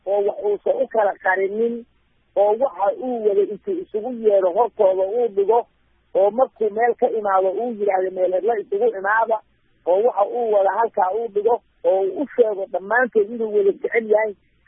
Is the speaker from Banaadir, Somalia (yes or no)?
no; Gedo, Somalia; born there; degmada la yidhaahda barry oo kiniinka shanaad iyo degmada luuq meel xidiidooda ah baan ku dhashay